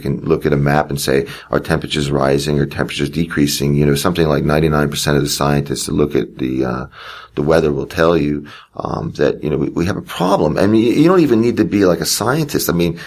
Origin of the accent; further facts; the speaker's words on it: New Jersey, United States; moved away; also born or lived in Japan; You know, I grew up in New Jersey. And I was involved in the New Jersey Conservative Party with Tom Blomquist.